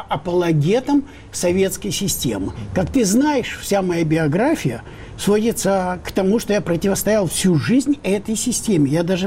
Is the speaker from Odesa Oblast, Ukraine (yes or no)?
yes; Odesa, Odesa Oblast, Ukraine; Да, я одессит.